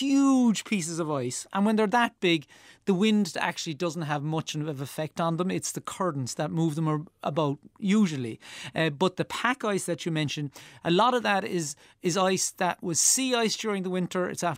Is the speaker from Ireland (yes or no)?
yes; Ireland; And as an Irishman who's proud of his Irish heritage and wanting to fly the flag, I often have to remind them about the contribution that other nationalities made.